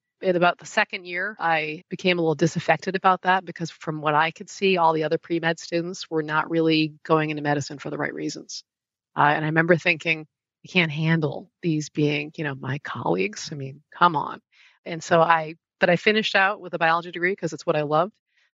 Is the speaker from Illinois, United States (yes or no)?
yes; Rockford, Illinois, United States; born there; And I was born in Rockford, Illinois, which back in the early 80s was like the most depressed area in the country.